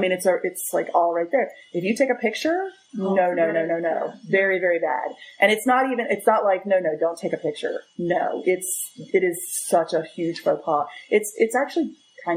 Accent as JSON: {"language": "English", "town": "Pittsburgh", "region": "Pennsylvania", "country": "United States", "said": "I'm from Pittsburgh."}